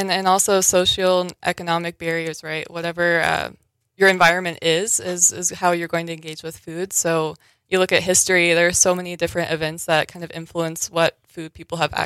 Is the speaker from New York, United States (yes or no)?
no; Austin, Texas, United States; I'm from Austin, Texas. So a city of 1 million people, that's how many people are in Montana.